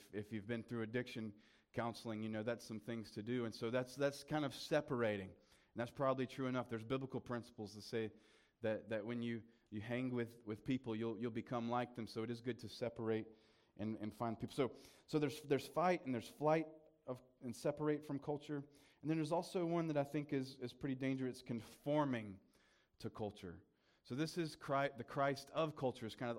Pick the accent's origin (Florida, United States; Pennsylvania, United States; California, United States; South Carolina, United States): South Carolina, United States; accent: country; You guys know that I'm from the country. I'm from South Carolina, and some of you know that I've been there for about a week, so it'll take me another week to kind of shake my country accent.